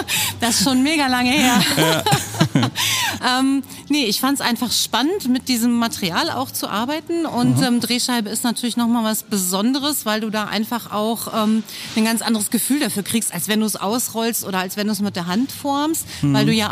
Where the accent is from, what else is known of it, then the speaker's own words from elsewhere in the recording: Niederbergheim, North Rhine-Westphalia, Germany; Mhm. Ich komme aus Niederbergheim, ganz hier in der Nähe.